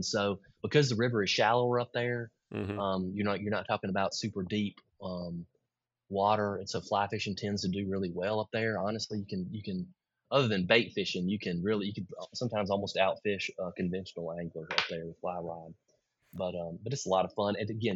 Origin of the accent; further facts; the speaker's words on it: Alexander City, Alabama, United States; growing up in Ellic City, you know, Dadeville was kind of our rival, you know, so I guess my Ellic City roots would not want me to admit